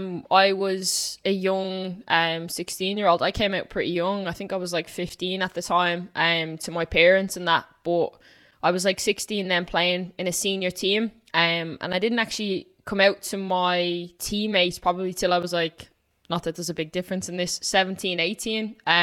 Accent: Dublin, Leinster, Ireland; now in London, United Kingdom; I moved over to London from Dublin

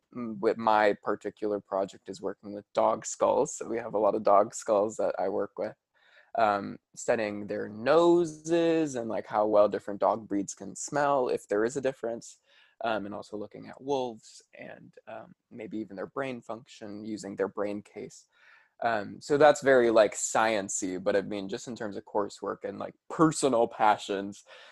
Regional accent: Hawaii, United States; Yeah, honestly, I mean, I grew up in Hawaii, but I was never like one with like Dinah, like the nature and like the land.

